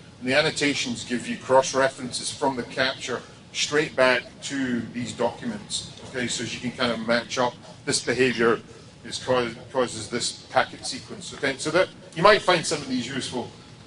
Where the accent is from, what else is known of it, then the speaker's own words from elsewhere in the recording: Scotland, United Kingdom; I'm a Scotsman